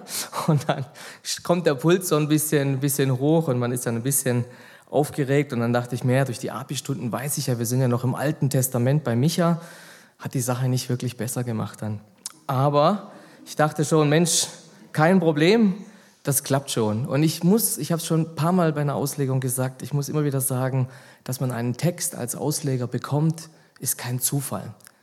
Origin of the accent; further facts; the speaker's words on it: Freudenstadt, Baden-Württemberg, Germany; Ich bin gebürtig in Freudenstadt, wohne in Freudenstadt